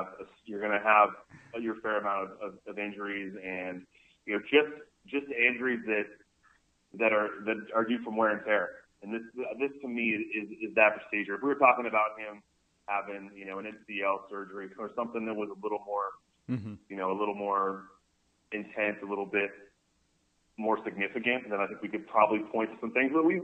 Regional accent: California, United States; You know, I grew up in California, so I went to Hawaii when I was 18 for the first time on a little family vacation.

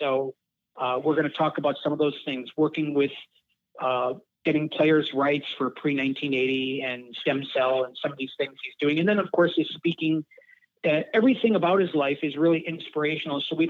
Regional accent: Milwaukee, Wisconsin, United States; you know, I grew up in Milwaukee. I read Instant Replay as a young boy

